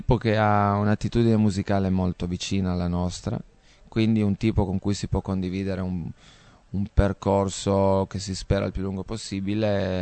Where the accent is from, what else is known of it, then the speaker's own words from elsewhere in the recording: Cuneo, Piedmont, Italy; noi siamo di Cuneo, lui è di Asti e le due province confinano. E poi da parte di mia madre io arrivo dalla terra di confine tra Asti e Cuneo